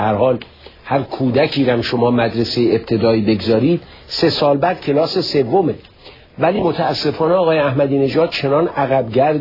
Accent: Iran; بنده به عنوان یک ایرانی واقعا احساس شرم میکنم

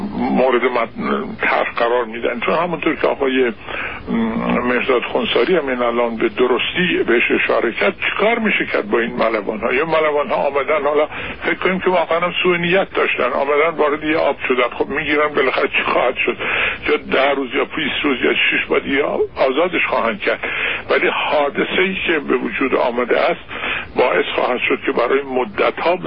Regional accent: Iran; همه اونها که میدونن من ایرانی هستم

